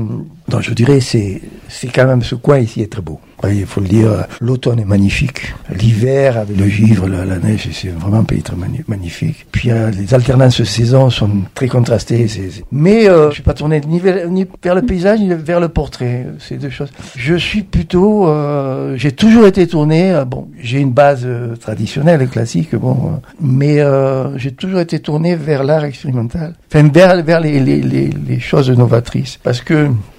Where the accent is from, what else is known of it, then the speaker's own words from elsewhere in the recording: Paris, Île-de-France, France; Bon, et puis parisien. Alors, quand je suis à Paris, on me dit que j'ai l'accent du Midi, et comme je suis ici, on me dit que j'ai